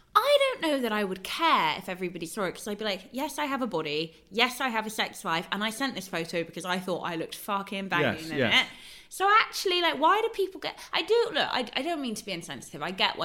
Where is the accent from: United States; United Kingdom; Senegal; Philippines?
United Kingdom; London; I'm a Londoner, but I'm sure that this will apply to anybody